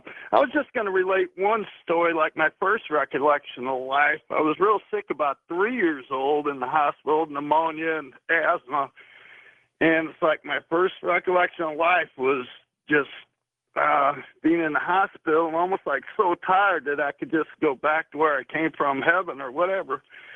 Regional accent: Kirkwood, Missouri, United States; now in Santa Cruz, United States; since I'm from Kirkwood, Missouri, there, I'm jealous when you talk from St. Louis.

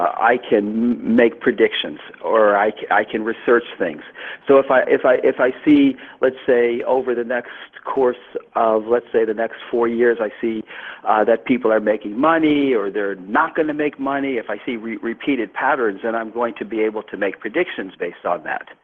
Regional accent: New York, United States; I am from New York, so I'm not really, you know, the eternal optimist all the time.

